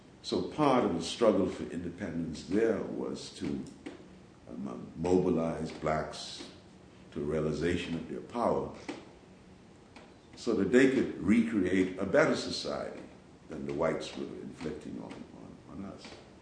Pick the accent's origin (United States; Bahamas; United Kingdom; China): Bahamas; Growing up in the Bahamas to begin